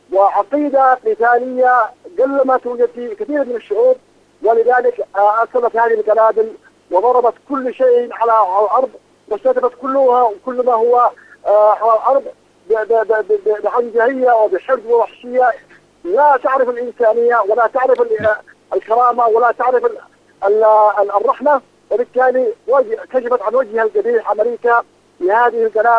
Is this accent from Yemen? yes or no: yes; Yemen; نحن أحرارا كما ولدنا وسنبقى أحرارا باليمن